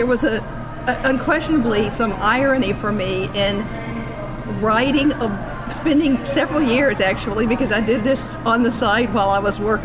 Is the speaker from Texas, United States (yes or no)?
no; Somerset, Kentucky, United States; also born or lived in Owensboro; I was actually born in Owensboro, Kentucky, but most of the story from my childhood is set in Somerset, Kentucky, a little town in the foothills of the Appalachian Mountains.